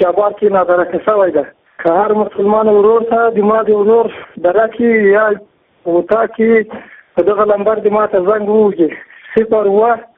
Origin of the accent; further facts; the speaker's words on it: Ghazni, Afghanistan; د غزنی ولایت کرباغ دی ولسوالی لکندلغه خبرې کوم